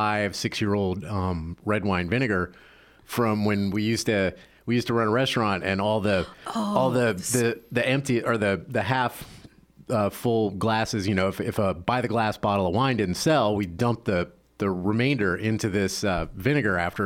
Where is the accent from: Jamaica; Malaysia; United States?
United States; the South; You know, I grew up in the South and it wasn't a common thing.